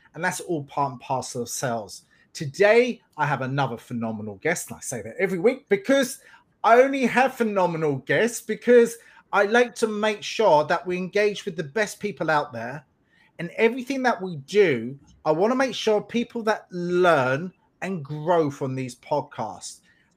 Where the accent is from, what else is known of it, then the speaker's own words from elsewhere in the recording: England, United Kingdom; now in Ireland; I live in Ireland, but I'm English.